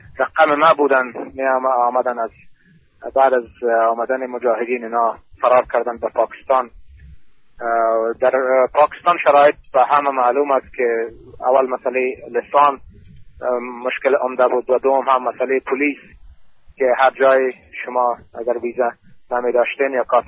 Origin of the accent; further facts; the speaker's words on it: Kabul, Afghanistan; از کابل هستم. در کابل تولد شدیم، در کابل کلام شدیم، به اصطلاح مردم وطن از بچه های کابل است.